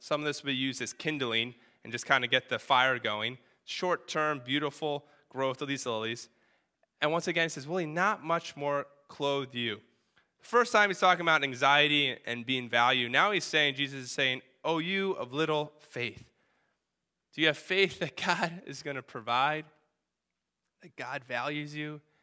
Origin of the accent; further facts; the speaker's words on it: Connecticut, United States; now in New Hampshire, United States; Because when I grew up in Connecticut, my dad had a software company he started.